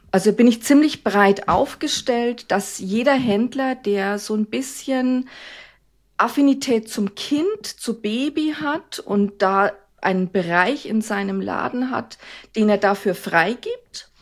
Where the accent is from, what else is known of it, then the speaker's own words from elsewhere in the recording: Coburg, Bavaria, Germany; Also ich komme ursprünglich aus Coburg. Ich lebe auch wieder in Coburg.